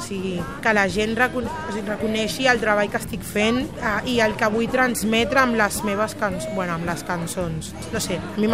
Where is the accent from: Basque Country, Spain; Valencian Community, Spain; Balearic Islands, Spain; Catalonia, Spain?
Catalonia, Spain; Roquetes és el lloc on, bueno, el barri on em vaig criar.